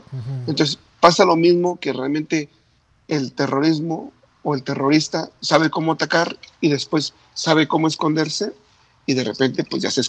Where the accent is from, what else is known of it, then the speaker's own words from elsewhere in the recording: Mexico; now in Israel; yo soy mexicano y sí, realmente, pero vivo en Israel y tengo que adoptar este país como mi país al final